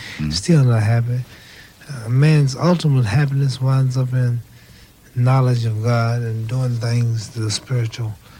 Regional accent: Louisville, Kentucky, United States; And we were raised in Louisville, Kentucky. And I was born in the General Hospital, 1942, January 17th. Raised at 3302 Grand Street. Went to Virginia Avenue School.

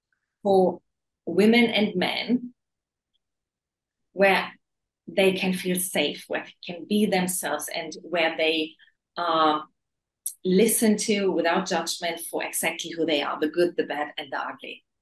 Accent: Germany; I know it's growing up in Germany, it was all about your house, your car, your career.

